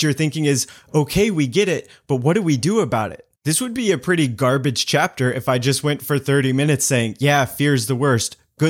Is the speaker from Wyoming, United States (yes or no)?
yes; Lander, Wyoming, United States; I grew up in Lander, Wyoming. Shout out because I know some of you are listening to this. Lander, Wyoming, super small town in the mountains of Wyoming.